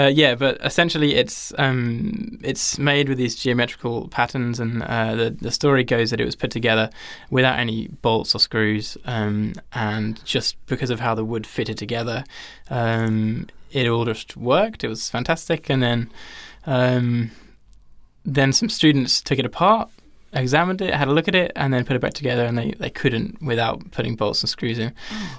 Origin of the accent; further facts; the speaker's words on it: England, United Kingdom; moved away as an adult; now in Australia; As people could probably tell by my accent already, I am English.